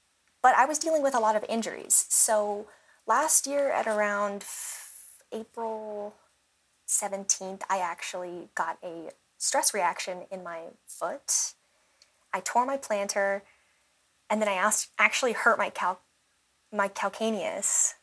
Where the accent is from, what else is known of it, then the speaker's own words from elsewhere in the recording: Vail, Colorado, United States; born there; it was an altitude race, and I was born in Vail. I went to college here in Boulder